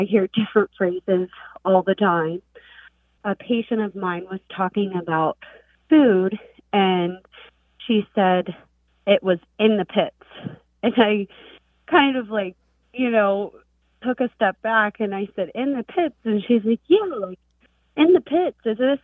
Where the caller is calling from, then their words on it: Altoona, Pennsylvania, United States; I'm calling from Altoona, Pennsylvania.